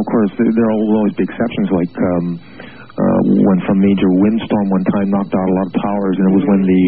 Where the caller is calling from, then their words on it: Winnipeg, Manitoba, Canada; I'm calling from Winnipeg, Manitoba.